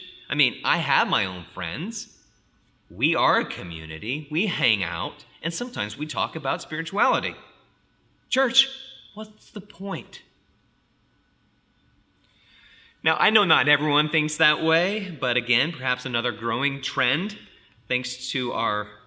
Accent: United States; That's because I grew up in the West. I grew up in American society, perhaps the most individualistic culture that history has ever produced.

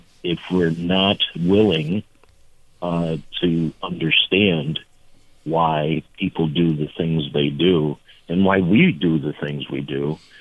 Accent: Vermont, United States; It's frustrating as a human being, as a Vermonter, you know, as an American.

